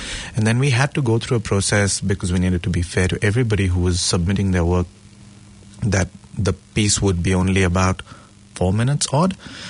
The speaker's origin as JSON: {"language": "English", "country": "India", "first_language": "Marathi", "second_language": "English", "said": "And then Marathi is my mother tongue. I learned it as I was growing up. So everybody around me spoke Marathi."}